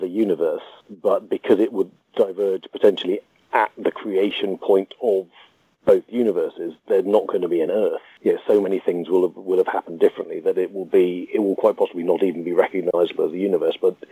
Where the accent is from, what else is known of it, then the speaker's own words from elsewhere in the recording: United Kingdom; There's probably more Britishness in them than I'm personally aware of, because I myself am just as British.